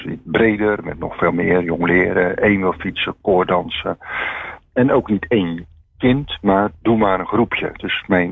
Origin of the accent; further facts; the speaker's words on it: Oud-Beijerland, South Holland, Netherlands; now in Rotterdam, Netherlands; Ik ben nu, mag ik me wel Rotterdammer noemen. Maar na zoveel jaren actief te zijn in Rotterdam en daar te wonen. Maar oorspronkelijk kom ik uit de Hoekse Waard.